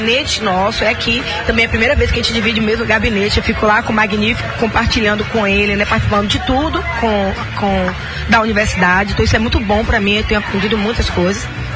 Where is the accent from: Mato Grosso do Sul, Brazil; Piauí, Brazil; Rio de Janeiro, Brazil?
Piauí, Brazil; Bom, como eu falei, eu sou de Piauí.